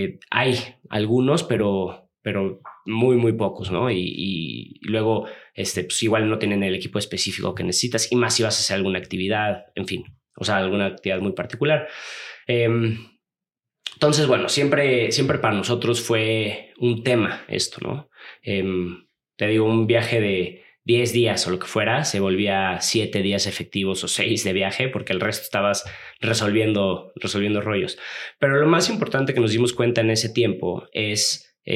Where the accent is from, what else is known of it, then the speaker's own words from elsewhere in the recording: Los Cabos, Baja California Sur, Mexico; Yo personalmente soy de Los Cabos. Ahí toda mi vida